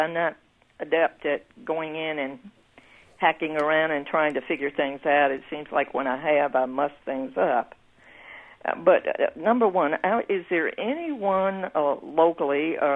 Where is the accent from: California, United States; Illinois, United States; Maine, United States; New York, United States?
Illinois, United States; Champaign; Is this me? Or I'm from Champaign, but I'll talk anyway.